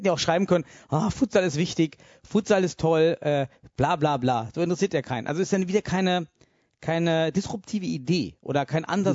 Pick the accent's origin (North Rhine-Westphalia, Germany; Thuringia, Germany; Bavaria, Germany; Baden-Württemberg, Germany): Thuringia, Germany; Suhl; ich bin ja in einem Neubaugebiet aufgewachsen in Suhl.